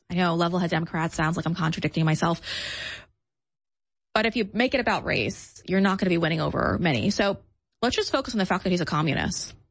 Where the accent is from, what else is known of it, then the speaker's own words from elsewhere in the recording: Long Island, New York, United States; I'm from Long Island. Long Island doesn't vote for this.